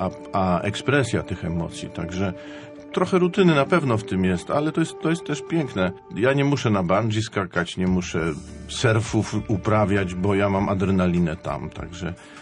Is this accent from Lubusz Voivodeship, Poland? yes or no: no; Grudziądz, Kuyavian-Pomeranian Voivodeship, Poland; ja się wychowywałem w Grudziądzu nad Wisłą.